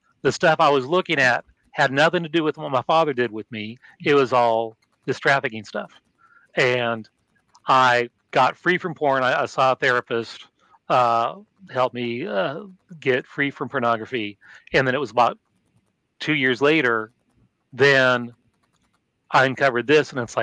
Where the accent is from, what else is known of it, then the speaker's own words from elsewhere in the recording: Oregon, United States; I grew up in Oregon and this is where this was from.